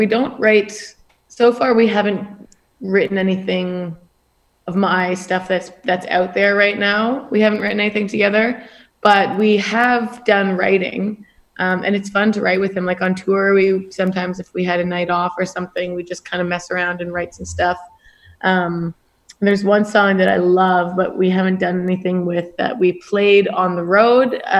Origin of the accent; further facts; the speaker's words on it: Kitchener, Ontario, Canada; That was here in Kitchener, my hometown.